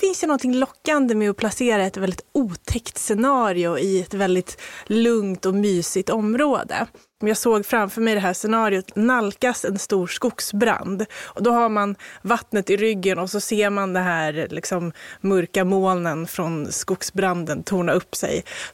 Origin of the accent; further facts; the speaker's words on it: Haninge, Stockholm County, Sweden; Jag har koppling, men jag är inte från Nynäshamn. Jag är uppvuxen i Haninge.